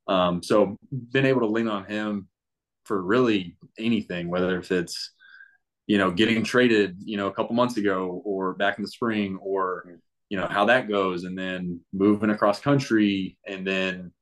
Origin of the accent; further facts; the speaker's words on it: Texas, United States; Like growing up in Texas, I wasn't a huge Cowboys fan or Texans fan.